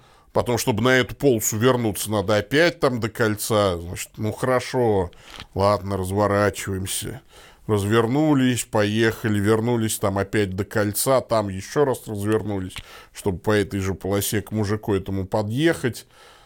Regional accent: Tolyatti, Samara Oblast, Russia; мы с женой ехали по моему родному городу Тольятти на машине.

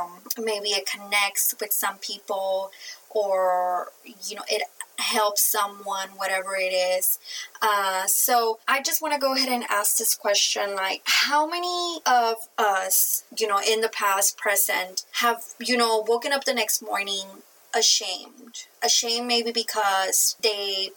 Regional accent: Mexico; accent: Mexican; You know, my Mexican accent is not letting me roll that D and that I.

